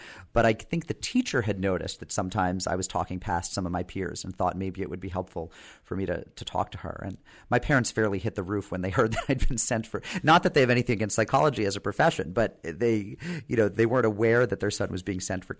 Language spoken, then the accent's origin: English; Pittsburgh, Pennsylvania, United States; the mind-blowing experiences that I was never offered growing up in Pittsburgh.